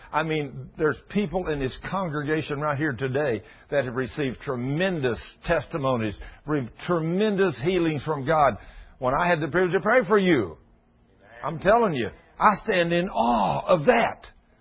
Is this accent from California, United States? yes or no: no; Texas, United States; I'm a Texan.